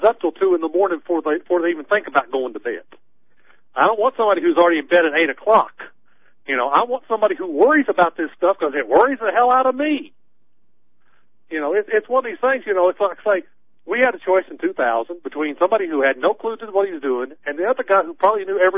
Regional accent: Tennessee, United States; I say, you know, I'm from Tennessee.

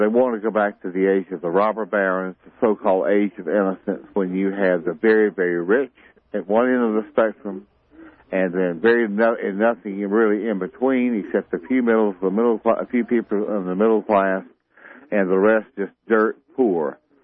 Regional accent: South Carolina, United States; Oh, I'm from South Carolina. I know these people. I see them.

